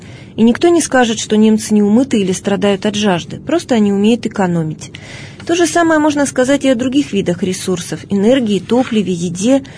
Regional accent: Polenovo, Tula Oblast, Russia; На моей малой родине в Поленове в 40-х годах добывали известняк.

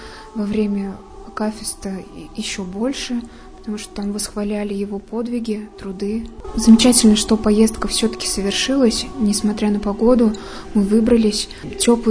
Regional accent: Ulyanovsk, Ulyanovsk Oblast, Russia; Из Ульяновско-Симбирска.

